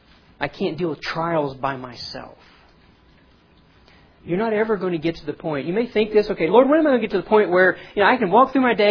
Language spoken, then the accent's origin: English; the South, United States; Okay, now, there was one down at Astroworld in Houston. I grew up in the South.